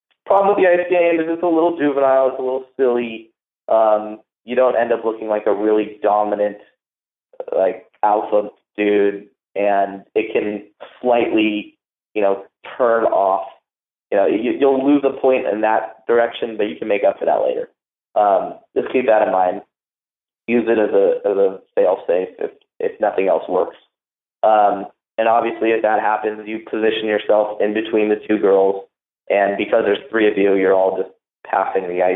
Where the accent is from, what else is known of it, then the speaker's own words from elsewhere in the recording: Huntington Beach, California, United States; he grew up in Huntington Beach, my hometown.